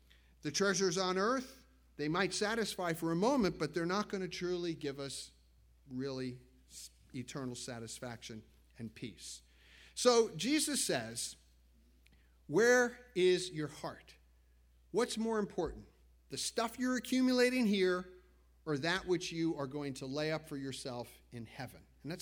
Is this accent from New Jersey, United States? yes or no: yes; Teaneck, New Jersey, United States; I was texting back and forth about the home that I grew up in Teaneck